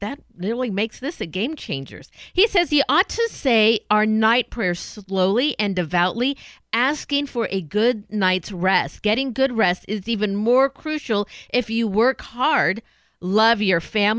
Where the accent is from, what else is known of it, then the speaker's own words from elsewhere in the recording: San Diego, California, United States; I'm from San Diego. Of course I can believe that all your teams lose.